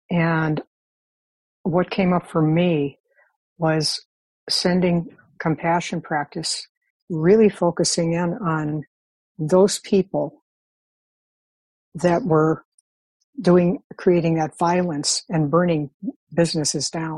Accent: Cleveland, Ohio, United States; experienced heavy duty racism and major violence and demonstrations back when I was 16 years old growing up in Cleveland, Ohio.

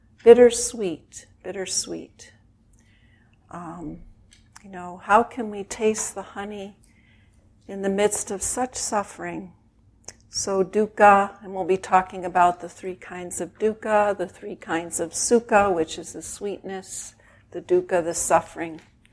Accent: Chicago, Illinois, United States; I grew up in Chicago in a very traditional Jewish family.

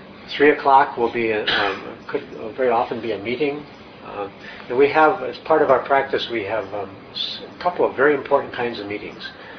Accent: Minnesota, United States; You know, the family I grew up in Minnesota, it was a good German-Irish Catholic family

